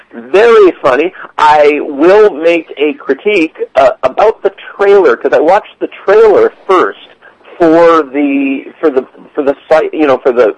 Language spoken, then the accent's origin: English; United States; I may have mentioned that I'm an American